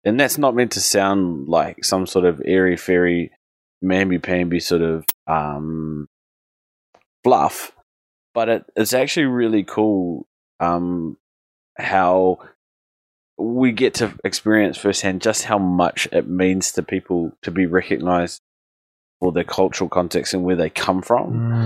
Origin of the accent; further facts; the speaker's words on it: New Zealand; that welcoming spirit that's characterized so much of, growing up in New Zealand.